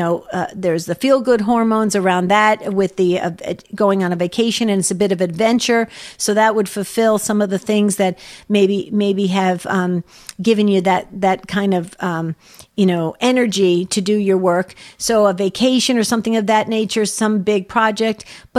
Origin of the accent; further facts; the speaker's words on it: New Jersey, United States; John, I'm from New Jersey and I've never heard of the city Orchard River.